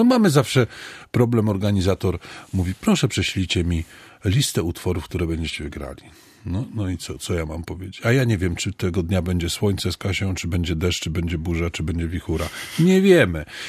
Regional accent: Łódź, Łódź Voivodeship, Poland; Podstawówka na Żelechowa. Ja byłem, stamtąd jestem, z Górnego.

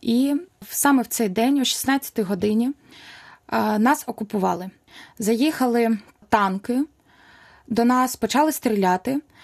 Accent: Enerhodar, Zaporizhzhia Oblast, Ukraine; Я приїхала з Енергодару. Це Запорізька область, город енергетиків, де стоїть найбільша в Європі атомна станція.

